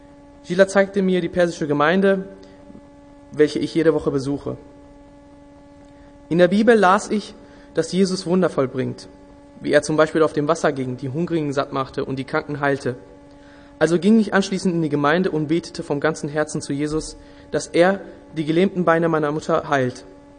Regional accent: Afghanistan; German is a second language; now in Ascheberg, Germany; Ich bin 20 Jahre alt und lebe zurzeit in Ascheberg in einem Asylheim. Ich komme aus Afghanistan und bin in einer sehr stark muslimischen Familie aufgewachsen

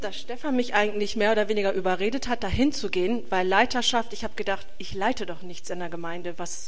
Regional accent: Lower Saxony, Germany; ich bin Ostfriese, ich komme vom Land

